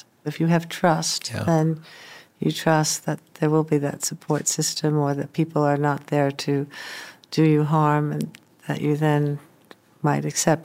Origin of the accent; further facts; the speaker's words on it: United States; So as an American, I would add myself to those thanks.